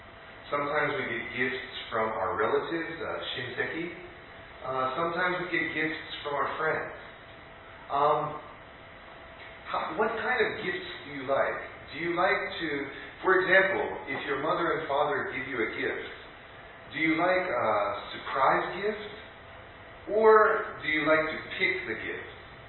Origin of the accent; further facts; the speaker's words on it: United States; But I'm American, and maybe because I'm American, I don't know, but I love surprise gifts.